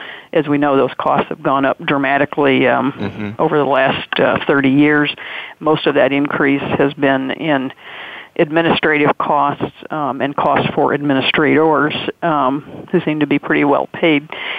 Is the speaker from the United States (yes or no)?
yes; Tennessee, United States; I grew up in Tennessee on a farm